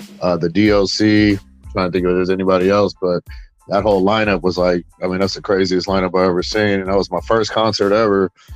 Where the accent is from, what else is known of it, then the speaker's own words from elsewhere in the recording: East Palo Alto, California, United States; also born or lived in San Jose / San Diego; Yeah, I was born in San Jose, but I was raised in East Palo Alto. And then I moved to San Diego when I was, 7 years old.